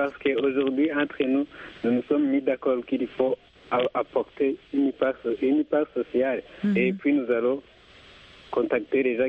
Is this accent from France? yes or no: no; Burundi; Chez nous, au Burundi, l'agriculture, c'est une agriculture vivrière